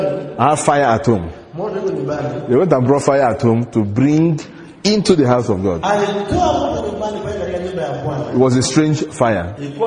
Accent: Kenya; Me, I'm a Kenyan.

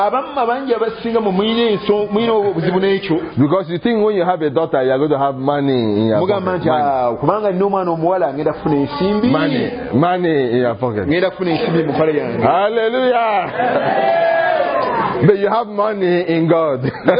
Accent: Nigeria; born there; I was born in Nigeria. But my family is from heaven.

